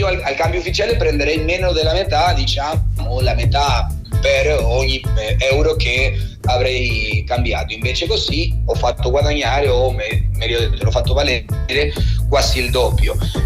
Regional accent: Bari, Apulia, Italy; ma sono anche io, sono cresciuto a Bari

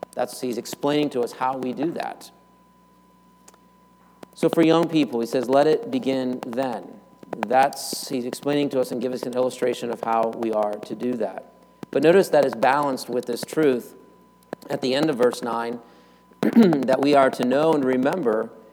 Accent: United States; that's what we think, at least I do as an American, you know, then the big fries falling off the plate, right?

